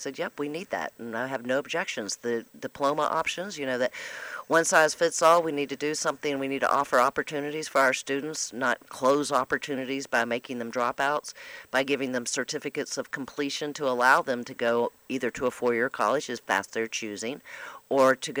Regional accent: West Virginia, United States; now in South Carolina, United States; I'm originally from West Virginia. My husband's from Philadelphia. But all my children were born here

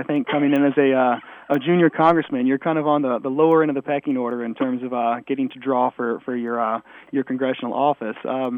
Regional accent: United States; First and foremost, I'm an American.

